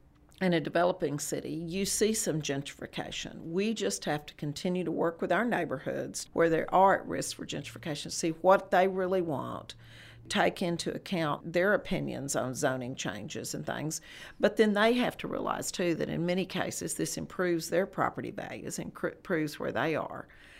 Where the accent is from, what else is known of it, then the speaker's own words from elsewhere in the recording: Fort Worth, Texas, United States; born there; You know, I was born in Fort Worth, and we'll live here till they bury us.